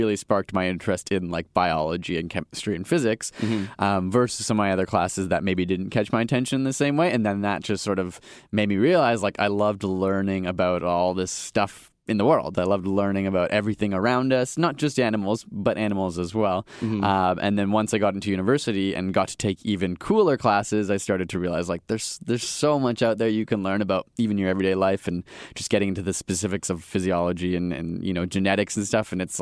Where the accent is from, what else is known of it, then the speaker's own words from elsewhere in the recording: Guelph, Ontario, Canada; also born or lived in Eden Mills; Grew up mostly in Guelph, Ontario, is where my family's from now. Had kind of jumped around. We were in Eden Mills, which is like an even smaller town of like hundreds of people. So I grew up in a small town. But then for most of my young life, I lived in Guelph.